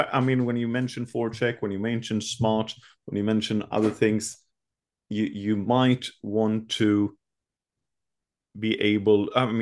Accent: Canada; I could have gotten a few points with Bedard on my at my center if I were a bit younger, being Canadian, and actually could skate.

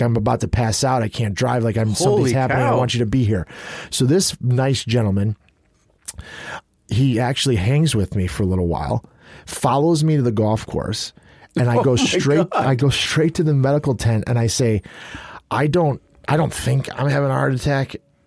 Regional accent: New Lenox, Illinois, United States; I grew up in New Lenox.

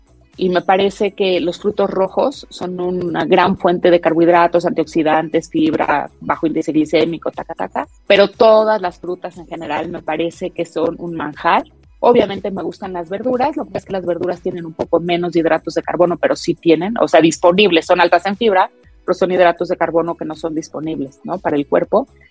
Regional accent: Mexico; Creo que en general, como mexicanos

